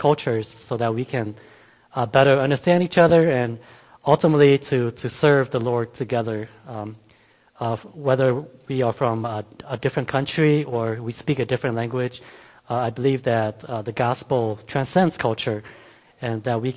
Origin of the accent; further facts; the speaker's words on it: Rochester, Minnesota, United States; I grew up here in Rochester, went to Hmong Baptist Church, and now we're in Eota.